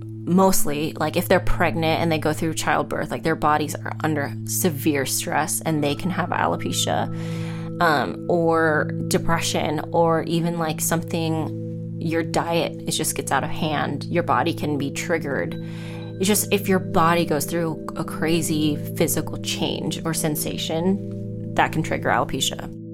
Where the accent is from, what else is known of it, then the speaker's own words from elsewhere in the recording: United States; it's not my fault I'm American. Like, I didn't ask for you to go, you know, to go through that. I didn't ask to be born here.